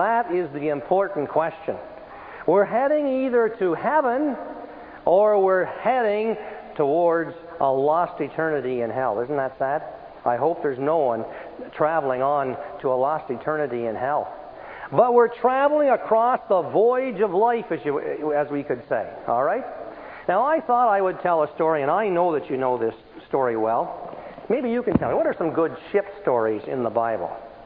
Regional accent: Nova Scotia, Canada; But you know, I come from Nova Scotia. I don't think there's very many people here from Nova Scotia.

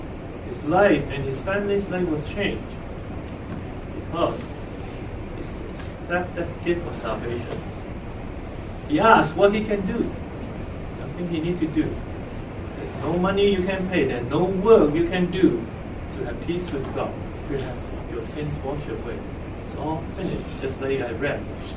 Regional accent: Hong Kong; Growing up in Hong Kong, I was the one that bowed down to golden images at one point.

